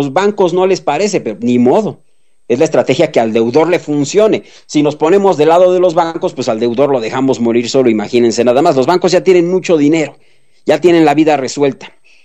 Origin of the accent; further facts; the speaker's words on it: Mexico; Apreciaciones personales como un mexicano.